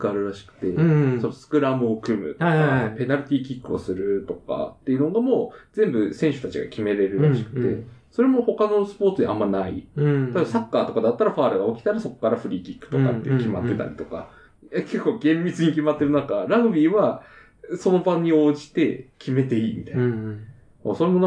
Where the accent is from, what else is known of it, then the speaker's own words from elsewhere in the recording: Hokkaido, Japan; 北海道民なんで